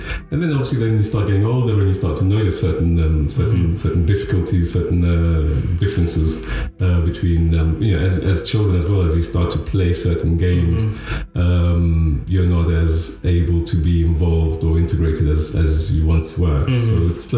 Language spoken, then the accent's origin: English; South Africa; moved away as an adult; now in Boston, United States; I was born in South Africa. In 1977, I grew up in South Africa all my childhood, having never left the country till I was 18, and then moved to the United States, Boston, Massachusetts, when I was 18.